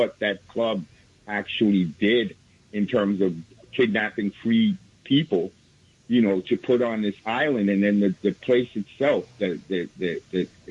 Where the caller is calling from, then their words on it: Brooklyn, New York, United States; I'm calling from Brooklyn.